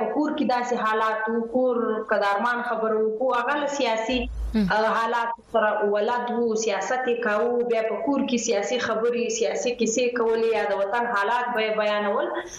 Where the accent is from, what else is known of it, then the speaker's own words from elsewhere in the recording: Sanjawi, Balochistan, Pakistan; now in Quetta, Pakistan; پیدا شوی او لوی شوی په سنځاوي کې وزیلا زیارت جنوبی پښتونخوا کې سبق مون تر لسمال ته ویلې دی. بیا د مختص د خپل د پاره کوټي شار ته راغلو.